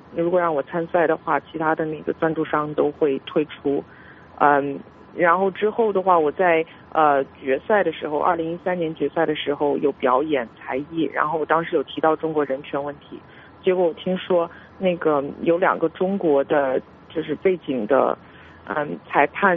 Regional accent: Canada; 我是加拿大人

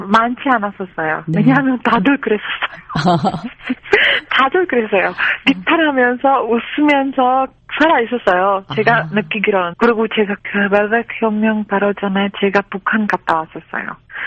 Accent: Czechia; Korean is a second language; 근데 저희 체코 사회주의보다 한국 사회주의가 더 강했어요.

